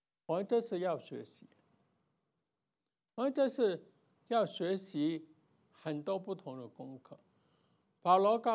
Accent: China; 但我们是中国人，我们自己知道我有什么民族的优越感

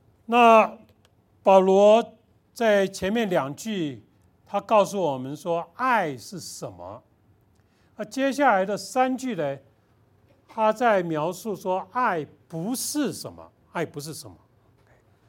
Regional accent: China; 我们中国人经常受到这个佛教道教影响

